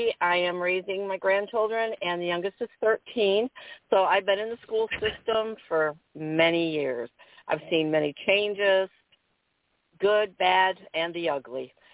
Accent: Jackson, Michigan, United States; moved away as an adult; now in Hernando County, United States; Well, I'm originally from Jackson, Michigan. I came down here about 33 years ago.

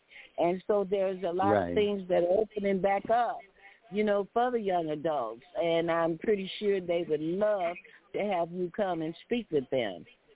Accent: Texas, United States; I'm a Texan. And if you know anything about Texans, they just going to be who they are

